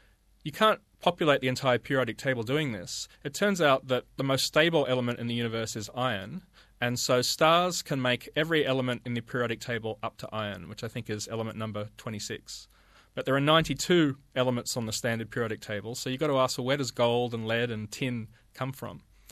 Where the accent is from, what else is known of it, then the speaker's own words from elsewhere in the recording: Australia; well, you know, I'm Australian.